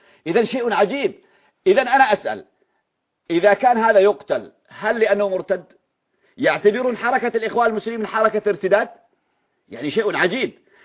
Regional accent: Syria; عندنا في سوريا

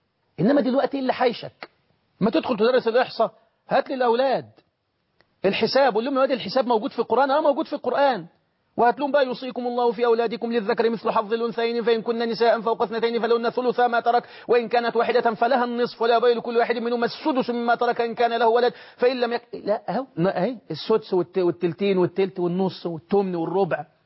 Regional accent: Egypt

